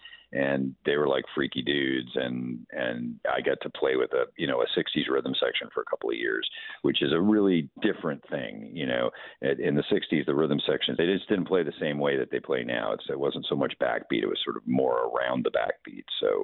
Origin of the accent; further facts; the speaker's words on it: Toronto, Ontario, Canada; because I grew up in Toronto